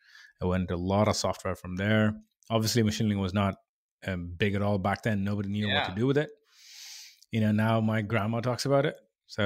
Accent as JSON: {"language": "English", "country": "India", "tie": "born or raised there", "second_language": "English", "said": "I come from India originally, born and raised there. Very lower middle class family."}